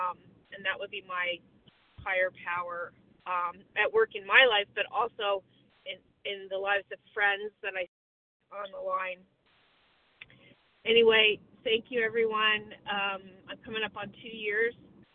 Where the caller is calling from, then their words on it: Vermont, United States; Good morning. … calling in from Vermont.